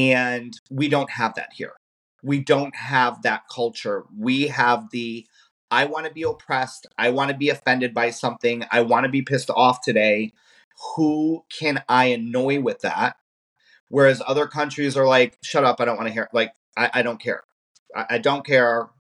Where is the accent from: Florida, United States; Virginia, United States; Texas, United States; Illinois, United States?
Illinois, United States; I guess growing up in Illinois is very diverse. So growing up as a kid, I had friends of every walk of life.